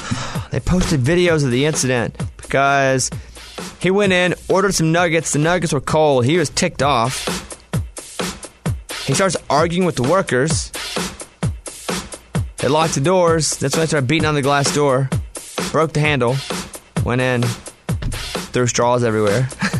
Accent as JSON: {"language": "English", "region": "the South", "country": "United States", "tie": "born or raised there", "said": "I grew up in the South."}